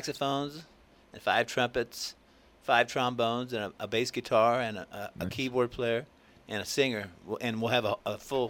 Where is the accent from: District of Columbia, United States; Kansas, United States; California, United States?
Kansas, United States; Independence; I was born and raised in Independence, Kansas.